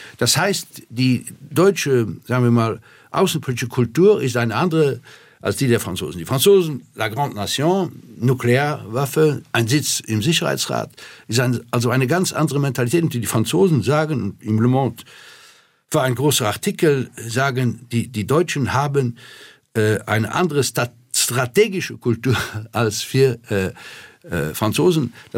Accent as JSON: {"language": "German", "country": "Luxembourg", "said": "Und als Luxemburger kann ich sagen, nicht nur die Sprache unterscheidet Deutsche und Franzosen, sondern die ganze Mentalität, die ganze Geschichte auch."}